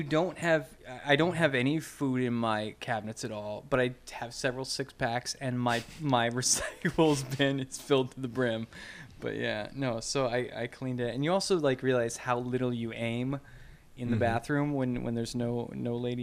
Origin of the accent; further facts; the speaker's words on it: Ohio, United States; I grew up in Ohio. We would put that cat in a bag.